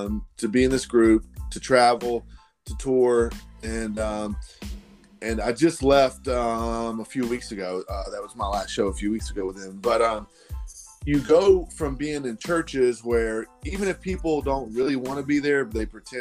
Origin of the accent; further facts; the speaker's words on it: Wauchula, Florida, United States; now in Nashville, United States; I live outside of Nashville, Tennessee now. I'm originally from Wauchula, Avon Park, Florida, and my wife is from Okeechobee.